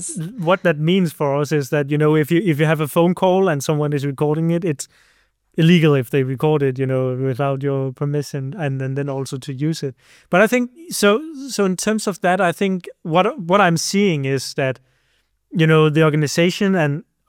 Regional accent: Denmark; English is a second language; I grew up near the West Coast here in Denmark.

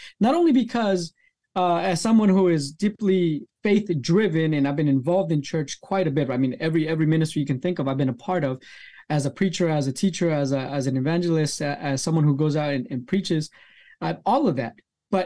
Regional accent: Nicaragua; Family, because growing up in Nicaragua, because again, I spent a few years out there, I went to school there, we lived with my grandparents.

